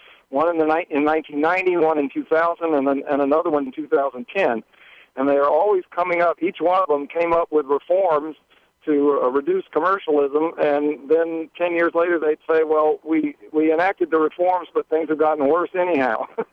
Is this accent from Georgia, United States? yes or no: yes; Georgia, United States; I got to go to the Alabama-Auburn game with Cam Newton, and I grew up in Georgia.